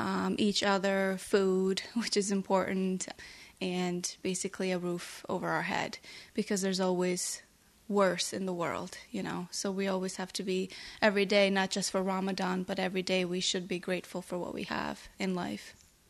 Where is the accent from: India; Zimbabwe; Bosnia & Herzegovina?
Bosnia & Herzegovina; also born or lived in Germany / Egypt; now in Vermont, United States; I'm actually from Bosnia, and I also lived in Germany and Egypt.